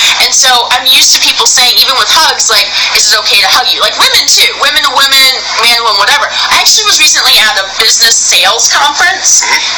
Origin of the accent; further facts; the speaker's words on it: Midwest, United States; now in Los Angeles, United States; normally growing up in the Midwest, you know, as you do, it's like a hug is a very nice thing